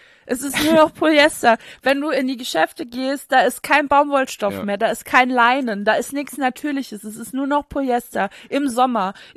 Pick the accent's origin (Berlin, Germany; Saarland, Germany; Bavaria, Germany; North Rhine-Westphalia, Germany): Saarland, Germany; Saarlouis; Also wenn bei uns in Saarlouis die Trends ja schon mal ankommen, dann ist es eh viel zu spät eigentlich.